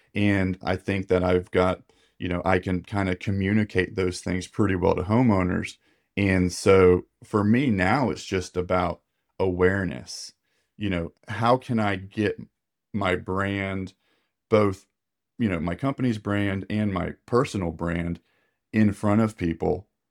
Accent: Tallahassee, Florida, United States; and I'm from Tallahassee. So it's the capital of Florida.

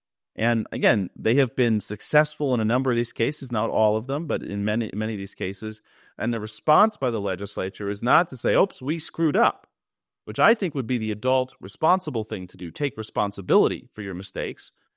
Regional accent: Great Falls, Montana, United States; I'm originally from Great Falls

